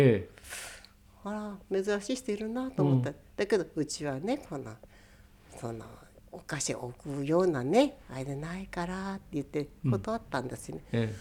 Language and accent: Japanese; Hokkaido, Japan; born there; 我々はなんてね北海道で生まれてね、よかったなって、